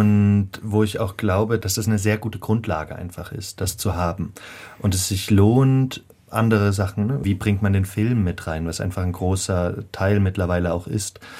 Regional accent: Chemnitz, Saxony, Germany; ich habe nach der Schule ein FSJ gemacht in Chemnitz, wo ich herkomme

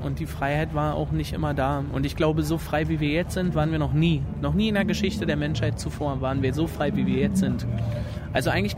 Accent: Berlin, Germany; In Köpenick. Also so in diese, wir kommen nicht direkt aus dem Zentrum, wir sind so aus dem Speckgürtel. Eigentlich sind wir Brandenburger, aber unser Leben hat sich in Berlin immer abgespielt.

